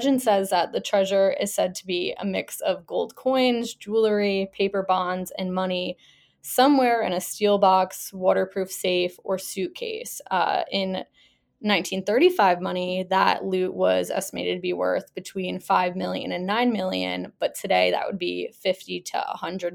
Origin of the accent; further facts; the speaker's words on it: New York, United States; Yeah, I am from the Hudson Valley, but I didn't know too much about it before going into it.